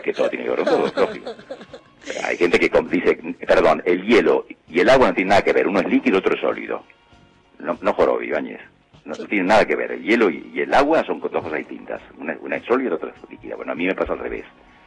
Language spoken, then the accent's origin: Spanish; Argentina; also born or lived in Spain; No, yo soy argentino, más o menos … que se pierden en la selva tucumana